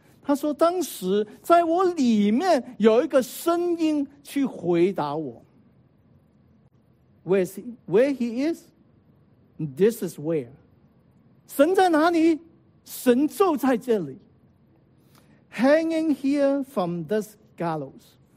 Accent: China; 我们中国人讲放下身段啊

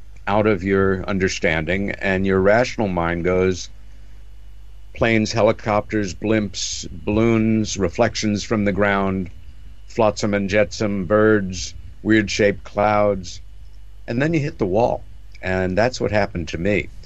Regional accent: New York City, New York, United States; also born or lived in Rockville Centre, United States; I grew up in New York City, lived most of my life there, but really came of age in a very pretty little village called Rockville Center, about 30 miles east of Manhattan.

